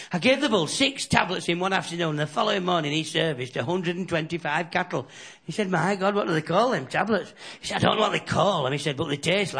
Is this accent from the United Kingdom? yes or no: yes; Yorkshire and the Humber, United Kingdom; I'm a Yorkshire man, bread and butter. And, now, although I am from Yorkshire, if I do the clubs around Wigan and places like that, a lot of people seem to think I'm from Kent.